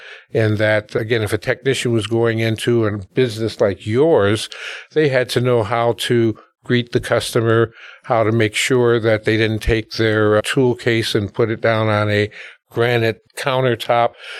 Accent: Milwaukee, Wisconsin, United States; So I was born and raised in Milwaukee.

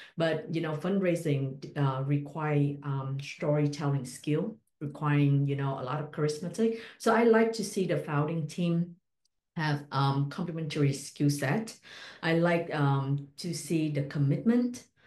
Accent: Vietnam; English is a second language; moved away as an adult; now in United States; I was born and raised in Vietnam. Right. I moved to the U.S. 17 years ago, and, English is a second language.

